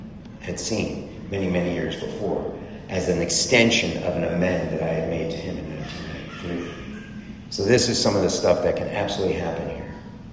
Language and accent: English; Fairfax, Virginia, United States; I grew up in this suburban town that I could not wait to escape.